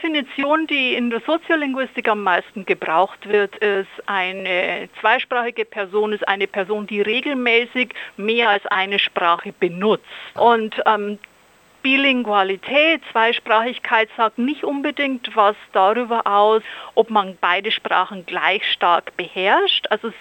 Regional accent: Bavaria, Germany; first language Bavarian; German is a second language; Also ich bin ganz einsprachig im Bayerischen aufgewachsen und meine erste Fremdsprache ist also das Hochdeutsche.

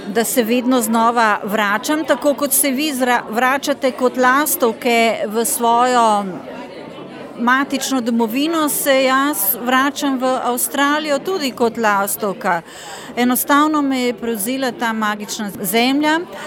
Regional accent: Ljubljana, Central Slovenia, Slovenia; born there; now in Notranjska, Slovenia; Rojena sem v Ljubljani, sedaj pa živim na Notranjskem že 18 let.

